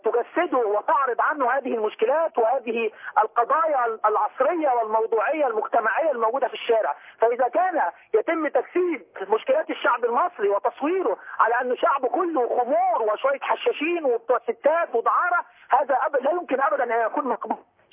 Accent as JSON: {"language": "Arabic", "country": "Egypt", "said": "انا مصري مسلم"}